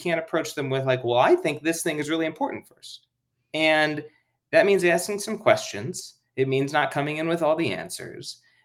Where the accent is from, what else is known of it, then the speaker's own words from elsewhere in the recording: Minnesota, United States; Look, I'm from Minnesota.